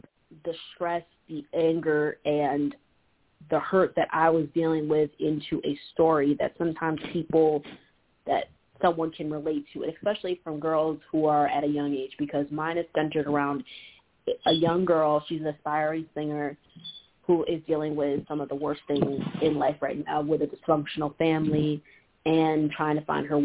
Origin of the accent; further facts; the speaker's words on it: Rochester, New York, United States; And I'm also from Rochester, New York.